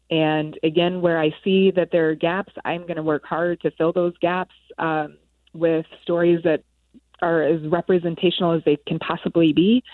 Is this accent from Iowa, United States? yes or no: yes; Springville, Iowa, United States; also born or lived in Cameroon; We're from rural Iowa in Springville. And when I moved back here from Cameroon, we lived in Springville for many years.